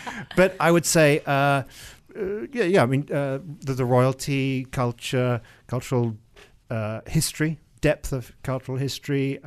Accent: Malaysia; also born or lived in Europe; when I remember growing up in Europe and people would ask me, where you're from? And say, Malaysia.

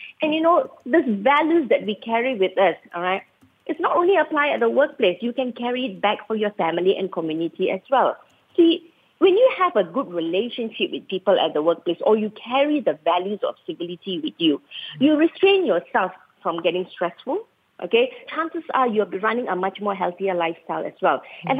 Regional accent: Malaysia; But generally, as a Malaysian, whenever we go anywhere, the first thing we will think is, should I wear the shoes or should I put the shoe outside?

